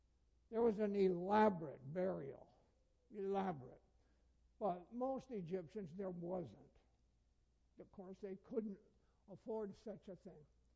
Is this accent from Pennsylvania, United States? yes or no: no; Burlington, Vermont, United States; I grew up in Burlington, Vermont. There's a museum there, the Fleming Museum.